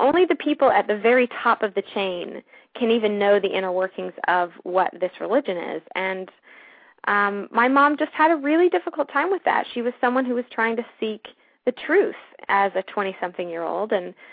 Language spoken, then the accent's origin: English; Texas, United States; I was born and raised in West Texas, and that has its own interesting cultural implications.